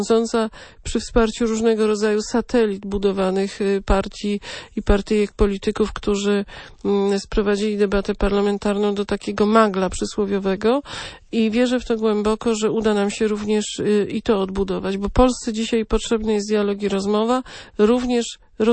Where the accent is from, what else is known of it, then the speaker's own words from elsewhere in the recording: Lesser Poland, Poland; łączy nas to, że jesteśmy też razem z Małopolski